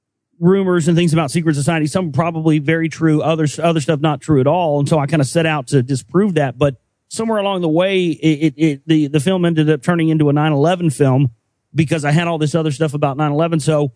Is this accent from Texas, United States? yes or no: yes; Dallas, Texas, United States; because he said that they had affiliations in Dallas where I live. That's my hometown.